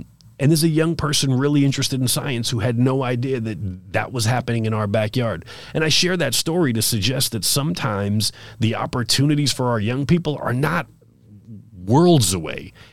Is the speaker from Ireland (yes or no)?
no; Boston, Massachusetts, United States; moved away as an adult; now in San Diego, United States; So I didn't grow up here in San Diego. I grew up in Boston, Massachusetts.